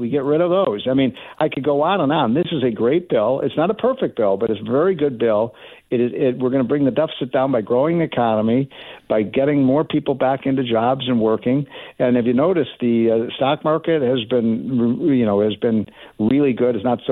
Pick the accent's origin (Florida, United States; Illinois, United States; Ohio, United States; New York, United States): Illinois, United States; Chicago; You know, I hail from Chicago, which I think is one of the great cities. And I love Chicago.